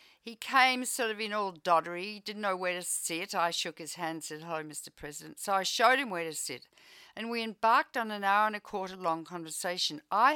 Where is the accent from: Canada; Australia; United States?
Australia; Victoria; Never heard of it, and I grew up in Victoria.